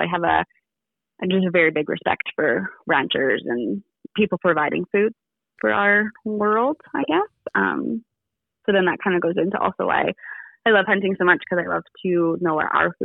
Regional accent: British Columbia, Canada; so I'm not from a hunting family. I'm kind of hunting adjacent. I grew up in the Okanagan.

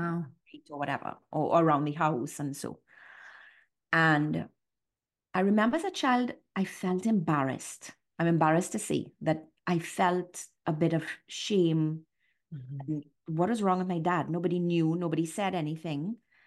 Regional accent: Trinidad & Tobago; And so my growing up in Trinidad, my story of life, I guess, at a young age, my dad was diagnosed with brain cancer.

